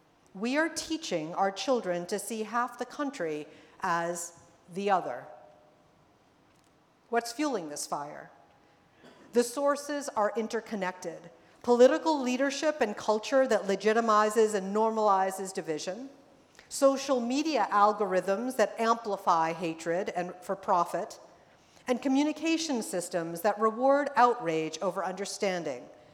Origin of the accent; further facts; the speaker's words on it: Massachusetts, United States; I'm delighted to be back in New England. As you heard, I grew up in Massachusetts, and thus being along this gorgeous coastline makes me really happy.